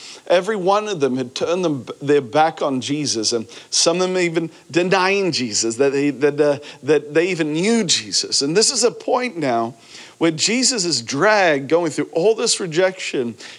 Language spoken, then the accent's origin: English; Australia; And that's where I'm from, by the way. And it's not a pirate accent. I'm from Australia.